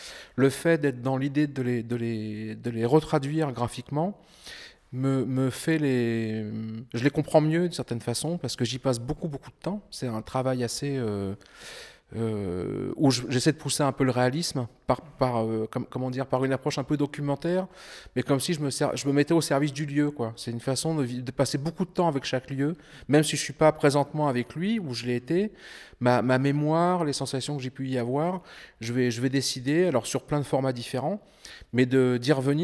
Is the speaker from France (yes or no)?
yes; Sarlat, Nouvelle-Aquitaine, France; Moi, je suis natif d'à côté de Sarlat, et donc j'évoque les paysages de falaises, de rivières, qui sont plutôt des paysages naturels, qui m'ont permis de grandir, on va dire, et auxquels je garde un très fort attachement.